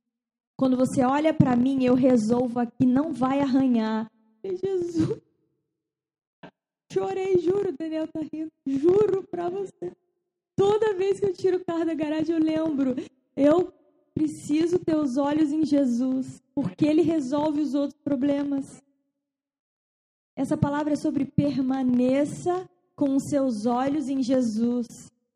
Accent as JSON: {"language": "Portuguese", "region": "São Paulo", "country": "Brazil", "said": "a gente é paulista, mentira, só eu, ela é carioca. E a gente morava em São Paulo"}